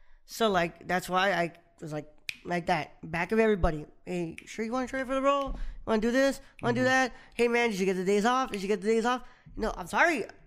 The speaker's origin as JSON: {"language": "English", "town": "Houston", "region": "Texas", "country": "United States", "tie": "born or raised there", "said": "And sadly, you know, I love my hometown. But Houston, I got so many people who are already, you know, kind of down to do something."}